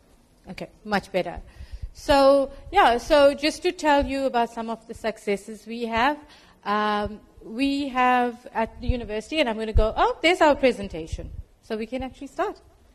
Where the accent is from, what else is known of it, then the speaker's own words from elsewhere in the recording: KwaZulu-Natal, South Africa; So it's my hometown, KwaZulu-Natal. Born and brought up, but I unfortunately now, or fortunately, live now in the Western Cape, the land of the wine.